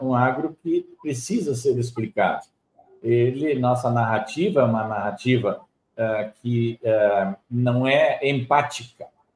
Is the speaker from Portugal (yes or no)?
no; Brazil; Como brasileiros, nós não podemos ser descrentes no nosso país, né?